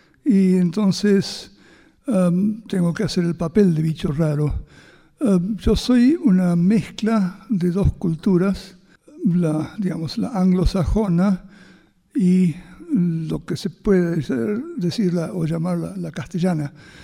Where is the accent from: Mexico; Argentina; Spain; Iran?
Argentina; con eso yo soy muy parte de la Argentina. Soy muy argentino. Después de 18 años afuera, volvía a mi país.